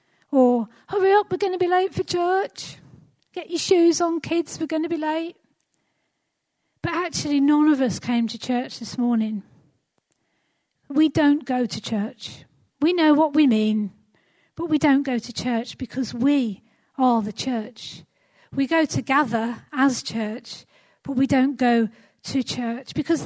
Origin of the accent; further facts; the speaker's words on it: Halesowen, West Midlands, United Kingdom; I come from Halesowe, and we still live in Halesowe.